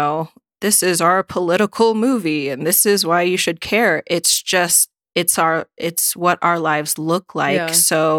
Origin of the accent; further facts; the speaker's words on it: Alaska, United States; I am from the Tlingit Nation in Alaska.